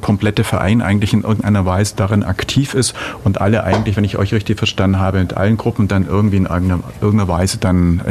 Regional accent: Ulm, Baden-Württemberg, Germany; gut, ich bin aus Ulm

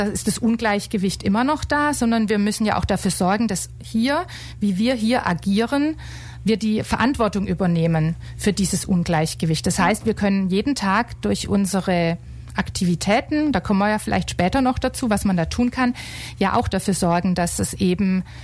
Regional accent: Germany; Ich bin Deutsche

